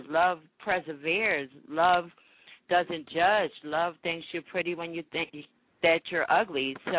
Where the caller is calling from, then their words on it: Louisville, Kentucky, United States; Yes, I'm calling it from Louisville, Kentucky. On Broadway, the happening little strip. It's the West End.